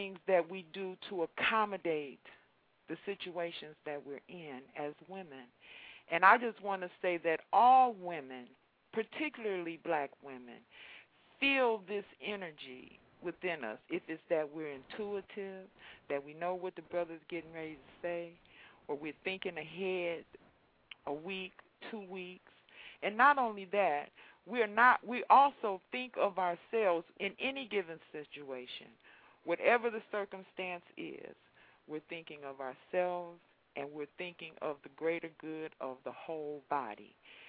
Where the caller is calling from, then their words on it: Detroit, Michigan, United States; I'm calling from Detroit, Michigan.